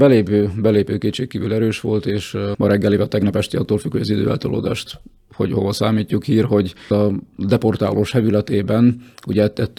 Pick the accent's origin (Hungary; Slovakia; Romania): Slovakia; Szlovákia magyarként másképp látjuk ezt